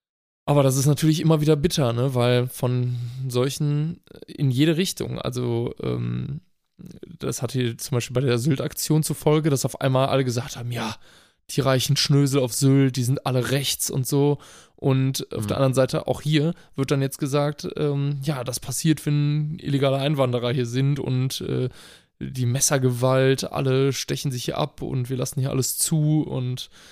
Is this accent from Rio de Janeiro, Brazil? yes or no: no; Salvador, Bahia, Brazil; unter anderem auch Streetfood aus meiner Heimatstadt Salvador Bahia.